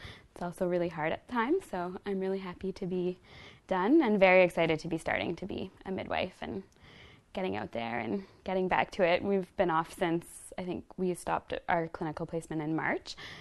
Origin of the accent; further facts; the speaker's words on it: Newmarket, Ontario, Canada; also born or lived in Toronto; I am from Toronto. I live in Toronto now. I grew up in Newmarket, Ontario, and my family is Lenni Lenape Potawatomi.